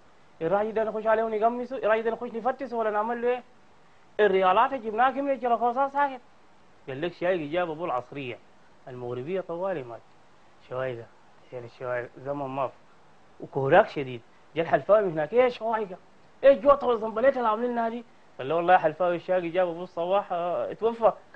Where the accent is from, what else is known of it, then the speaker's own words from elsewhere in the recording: Halfa, Sudan; أنا من أبناء حلفة.